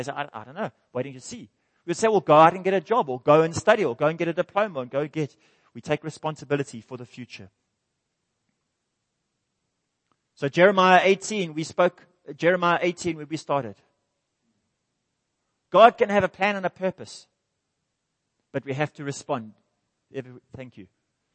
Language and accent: English; Cape Town, Western Cape, South Africa; born there; I was born in Cape Town 50 years ago.